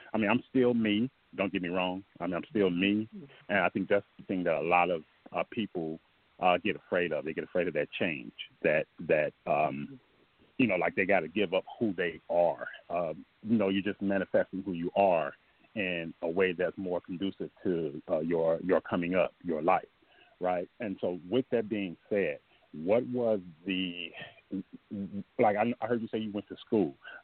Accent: Oakland, California, United States; I'm from Oakland, the Bay Area, so you already know

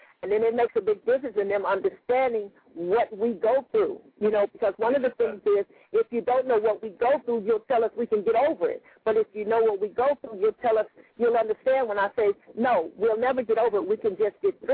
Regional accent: Compton, California, United States; The reason it's based in Compton, well, I was born and raised in Compton … I am, and also yes, indeed, the CPT.

